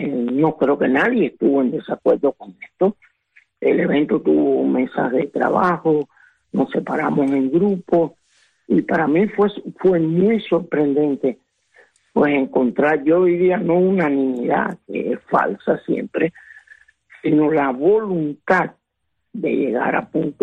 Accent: Cuba; como cubanos, estamos condenados a la esperanza, ¿no?

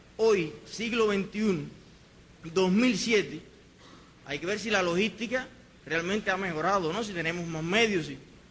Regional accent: Puerto Padre, Las Tunas, Cuba; Yo soy del campo de Puerto Padre de Las Tunas. Y por tanto mi perspectiva, que vivo rodeado de cañaverales y demás

